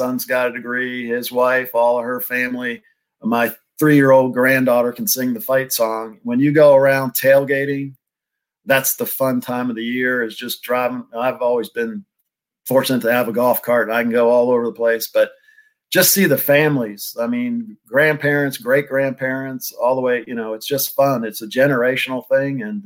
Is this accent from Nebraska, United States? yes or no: no; Tidewater, Virginia, United States; from Tidewater, Virginia, Fayetteville.